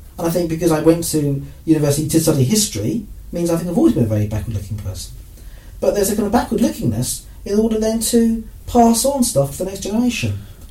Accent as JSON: {"language": "English", "town": "Gillingham", "region": "South East England", "country": "United Kingdom", "tie": "born or raised there", "said": "growing up in Gillingham, which is not exactly the... don't get ideas in Gillingham, frankly."}